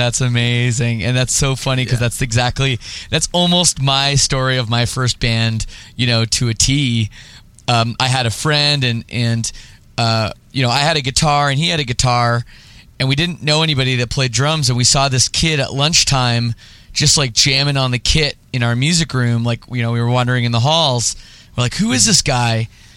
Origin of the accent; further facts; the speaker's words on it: Oakville, Ontario, Canada; I'm from, you know, I grew up in Oakville area, like, you know, the western suburbs of Toronto.